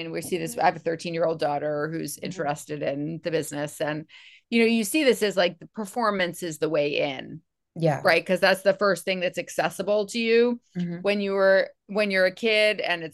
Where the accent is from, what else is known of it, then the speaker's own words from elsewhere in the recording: Bethesda, Maryland, United States; also born or lived in New Haven, Connecticut / Washington, D.C.; now in New York, United States; I was born in New Haven, Connecticut. Lived there till I was 8, and then my family moved to DC proper for a while, and then the suburbs, the wilds of Bethesda, Maryland.